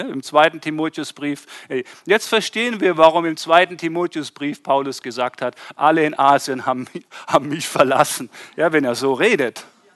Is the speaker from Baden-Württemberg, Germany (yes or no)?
yes; Wurmberg, Baden-Württemberg, Germany; Und ich komme aus Wurmberg. Da gibt es viele Würmer.